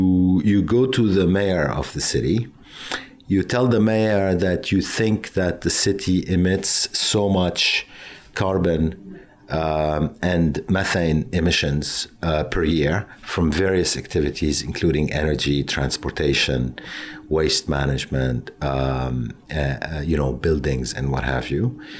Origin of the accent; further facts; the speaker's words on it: Lebanon; also born or lived in United States / London; now in Singapore; I was born and bred in Lebanon. I then, because of the Civil War, finished my education in the United States before starting to work in New York